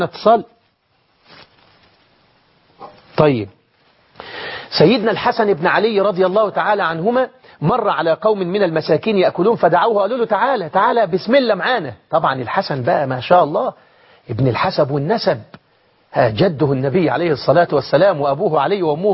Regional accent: Egypt

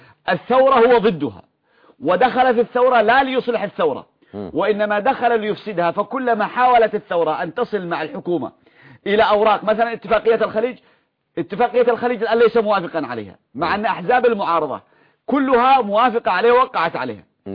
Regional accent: Yemen; هو كما يسميه عندنا في اليمن يسميه لغة الصميل، الصميل العصا يعني. عندنا في اليمن إذا قالوا التفاهم بالصميل

